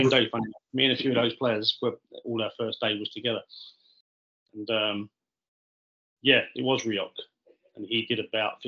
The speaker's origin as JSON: {"language": "English", "region": "London", "country": "United Kingdom", "tie": "born or raised there", "said": "I grew up in East London, not far from West Ham's ground, actually."}